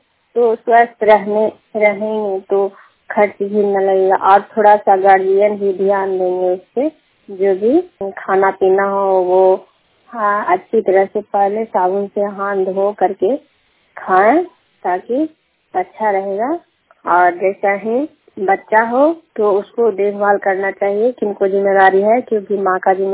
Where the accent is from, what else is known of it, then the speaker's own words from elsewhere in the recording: Harnaut, Bihar, India; थाना हरनौत, जिला नालंदा की रहने वाली हूँ।